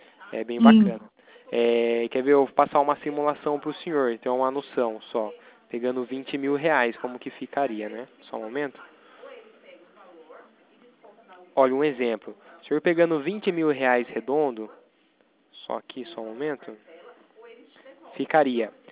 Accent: São Paulo, Brazil; Eu sou daqui do interior de São Paulo

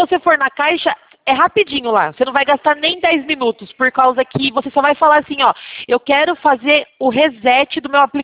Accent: São Paulo, Brazil; eu sou daqui de São Paulo.

